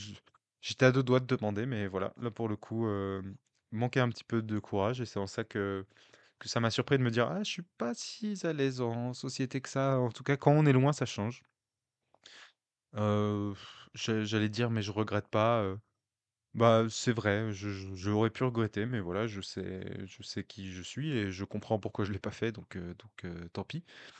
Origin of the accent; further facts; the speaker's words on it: Martinique; accent: Martiniquais; dans ma tête, c'est produit avec l'accent martiniquais. Donc je vous épargne mon accent martiniquais.